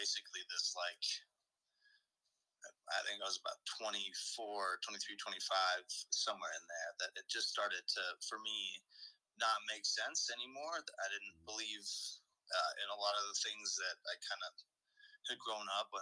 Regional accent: Germany; It was a huge, huge piece of my life growing up in Germany.

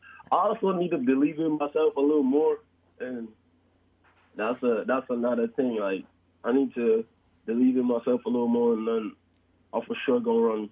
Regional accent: Jamaica; I'm from Jamaica, so I've been making my own Jamaican meal, like, every day

